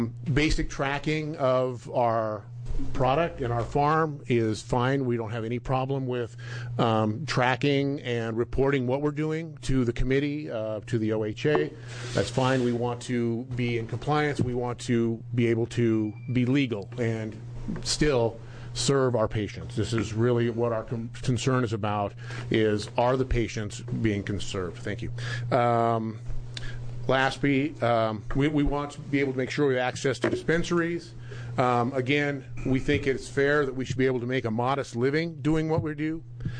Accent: Applegate, Oregon, United States; I'm from Applegate, Oregon.

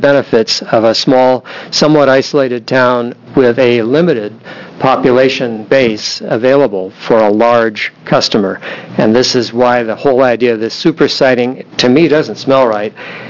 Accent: Newburg, United States; I'm from Newburg, and that would be your district, Representative Thatcher

